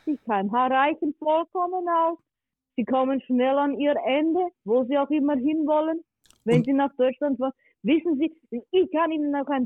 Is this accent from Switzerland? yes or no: yes; Switzerland; bei uns in der Schweiz